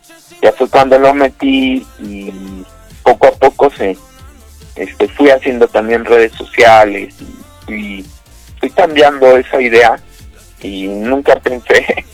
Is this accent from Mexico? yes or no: yes; Mexico; tristemente entrábamos como mexicanos, no como nacionales peruanos